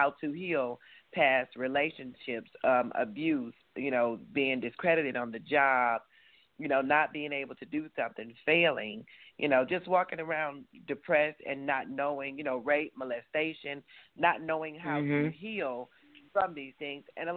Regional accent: Columbus, Georgia, United States; from my hometown, which is Columbus, Georgia, and even from Atlanta

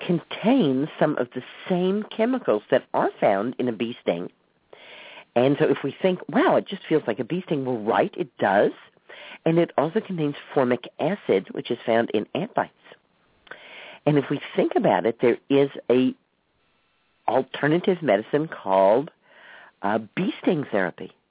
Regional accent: the South, United States; But, we grew up in the South, and you just weren't allowed to be like that.

